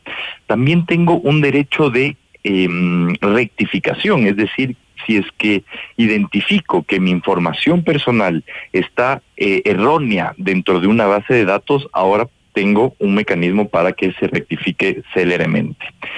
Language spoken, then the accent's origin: Spanish; Ecuador; nosotros como ecuatorianos tenemos consagrado el derecho a la protección de nuestros datos personales